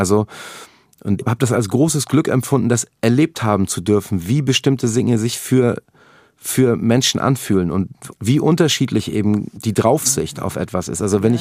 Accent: Hamburg, Germany; Ja, also es war insofern ein Problem, als dass wir da hingezogen sind und ich vorher halt aus einer relativ behüteten Gegend kam.

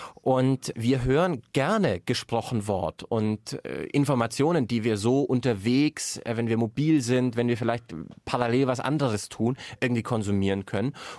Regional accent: Baden-Württemberg, Germany; Als Schwabe habe ich als Kind schon gespart.

